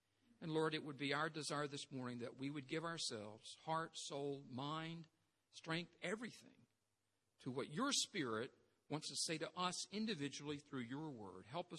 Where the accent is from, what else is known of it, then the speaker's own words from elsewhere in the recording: United States; And not only that, I'm an American.